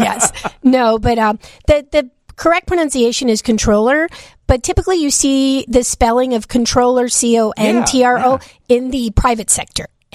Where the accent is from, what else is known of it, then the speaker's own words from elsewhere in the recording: Chicago, Illinois, United States; born there; I'm a neighborhoods girl. I was born in Chicago. I was born in Little Village, Hispanic community.